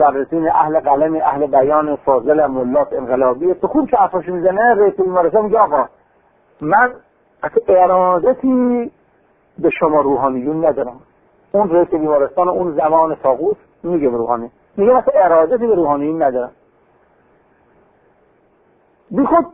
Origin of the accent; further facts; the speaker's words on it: Iran; تا دید من ایرانیم